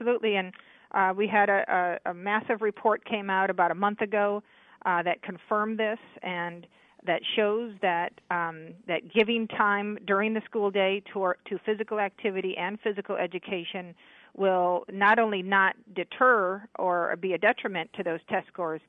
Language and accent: English; Dubuque, Iowa, United States; I did. I grew up in Dubuque. I went to Dubuque Senior High School